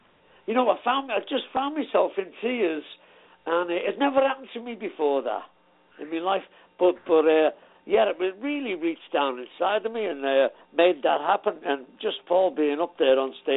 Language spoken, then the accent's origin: English; Liverpool, North West England, United Kingdom; But even though I'm from Liverpool.